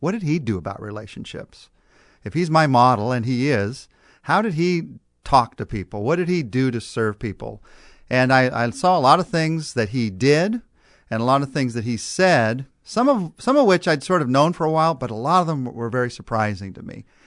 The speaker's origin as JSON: {"language": "English", "region": "California", "country": "United States", "tie": "born or raised there", "said": "I am from California. I grew up in California."}